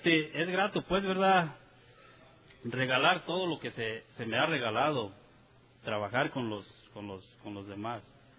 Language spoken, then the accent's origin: Spanish; Michoacán, Mexico; now in Santa Rosa, United States; donde vivo, ¿verdad?, en Santa Rosa, California. Soy de Michoacán. Estoy a un lado de Cuicseo.